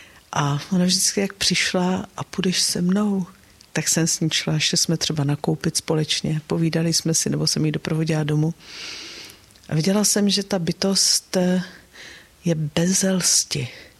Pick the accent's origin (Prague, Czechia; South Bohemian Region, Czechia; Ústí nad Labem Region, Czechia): South Bohemian Region, Czechia; Tábor; born there; Narodila jsem se v Táboře.